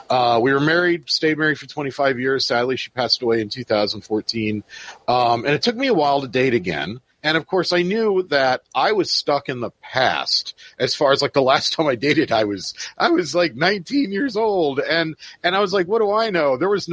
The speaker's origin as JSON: {"language": "English", "town": "McLean", "region": "Virginia", "country": "United States", "said": "But I'm like, dude, we're from McLean, Virginia."}